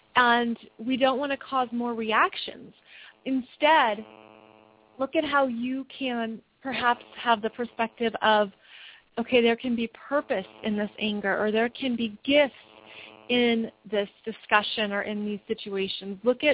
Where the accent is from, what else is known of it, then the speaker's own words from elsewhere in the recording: United States; I'm an American, so of course I have that immediate connection to some of the big things that are happening in the world and in my own country.